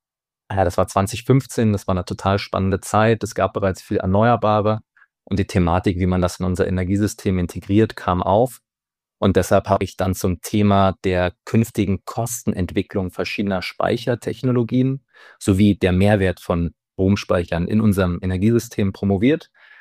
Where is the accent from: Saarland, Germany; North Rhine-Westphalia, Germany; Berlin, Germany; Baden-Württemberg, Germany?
Berlin, Germany; ich bin Gründer und oder einer der Mitgründer und CEO von DVLP.energy. Ich komme ursprünglich aus Berlin